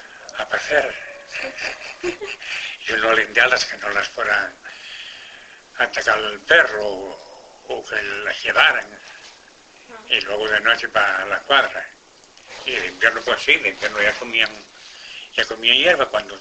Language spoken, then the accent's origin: Spanish; Faedo, Asturias, Spain; Un pueblo que llaman Faedo.